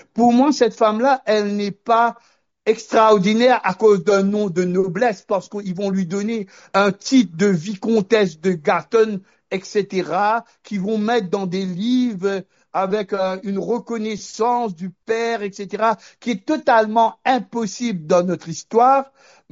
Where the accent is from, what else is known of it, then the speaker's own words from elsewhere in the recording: Mahébourg, Grand Port, Mauritius; je suis de Maïbourg. Mes racines sont de Maïbourg. J'habite à Kiopi, pas Maurice, mais mes racines sont dans le sud à Maïbourg.